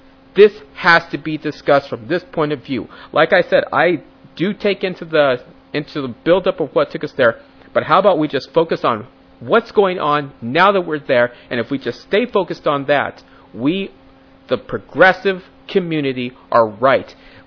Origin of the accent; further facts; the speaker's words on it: United States; As an American, I am disgusted by what has occurred.